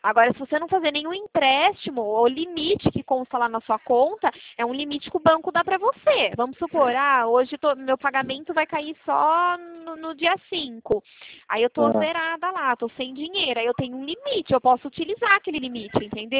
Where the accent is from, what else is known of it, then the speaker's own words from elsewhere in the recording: Araras, São Paulo, Brazil; Não, na verdade eu sou de Araras, é bem próximo.